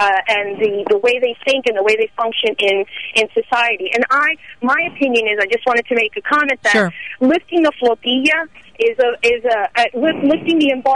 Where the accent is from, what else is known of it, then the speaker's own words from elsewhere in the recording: United States; I was born and raised in the States, but I was born and raised in a very, very high concentration community of Cubans and proud of it.